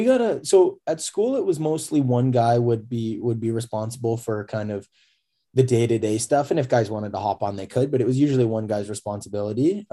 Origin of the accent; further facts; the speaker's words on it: Waterdown, Ontario, Canada; I grew up in Waterdown, which is you know, Hamilton, part of the Hamilton District School Board and everything, and so I affiliate with Hamilton as I was growing up.